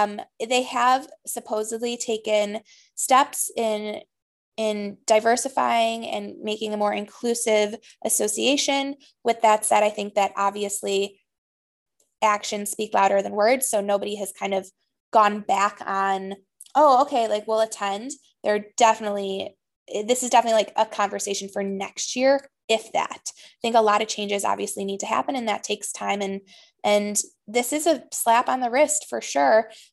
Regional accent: Chicago, Illinois, United States; Like I'm from Chicago, Wrigley Field.

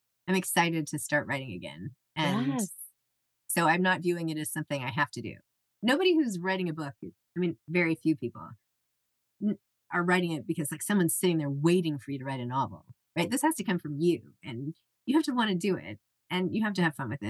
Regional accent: New York City, New York, United States; I'm from New York City.

